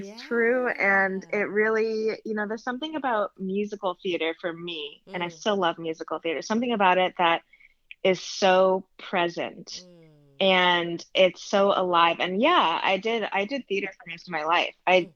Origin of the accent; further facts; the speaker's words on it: Chicago, Illinois, United States; Yeah, so I grew up in Chicago and I went to college, you know, at Northwestern. So stayed in Chicago for the first 22 years of my life.